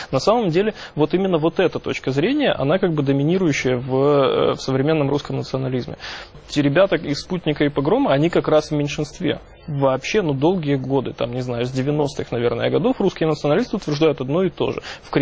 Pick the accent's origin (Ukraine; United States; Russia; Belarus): Ukraine; Ну, в политическом смысле у меня паспорт гражданина Украины. Очевидно, что я украинец. Я принадлежу к украинской политической нации